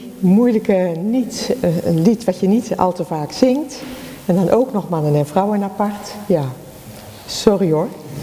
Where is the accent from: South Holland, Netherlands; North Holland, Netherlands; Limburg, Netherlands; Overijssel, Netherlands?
South Holland, Netherlands; Dordrecht; In Dordrecht bijvoorbeeld, waar ik vandaan kom